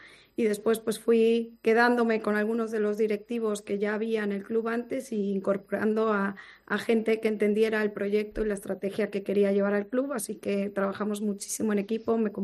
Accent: Mexico City, Mexico; moved away as an adult; also born or lived in Madrid / Campeche; now in Spain; por casualidad nací en Madrid, sí, sí, padres gallegos, pero me fui a México desde pequeña.

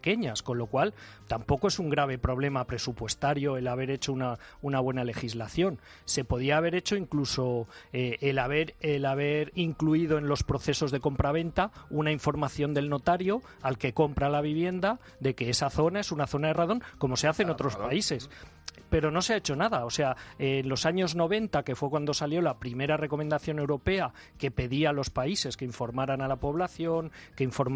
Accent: Moralzarzal, Community of Madrid, Spain; esas viviendas, yo las estoy viendo en mi pueblo Moralzarzal, que se está construyendo otra vez como años ha

